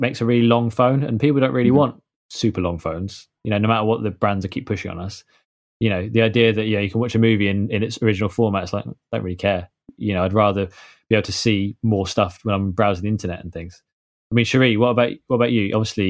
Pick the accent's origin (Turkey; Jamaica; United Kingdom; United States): United Kingdom; I don't know if it's because we grew up on James Bond films or what have you